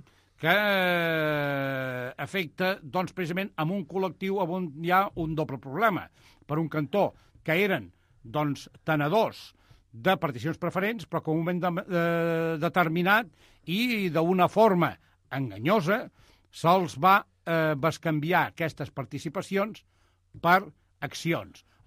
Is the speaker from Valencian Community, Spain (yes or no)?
no; Terrassa, Catalonia, Spain; molt bon dia per Terrassa, perquè jo també ho soc de Terrassa